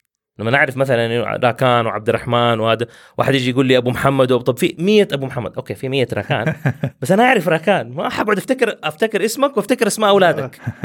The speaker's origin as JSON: {"language": "Arabic", "town": "Jeddah", "region": "Makkah Province", "country": "Saudi Arabia", "tie": "born or raised there", "said": "أنا أهلي أصلا من مكة وكنت ساكن في جدة ومتربي في جدة، فكل ويكند كنا نطلع مكة"}